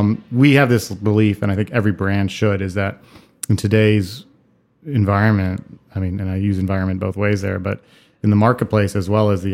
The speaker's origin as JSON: {"language": "English", "country": "Taiwan", "tie": "born or raised there", "lives_now": "United States", "said": "I was raised in Taiwan. You know, born and raised there. My mother's from New Zealand. My father's from Israel. I came and studied in the United States."}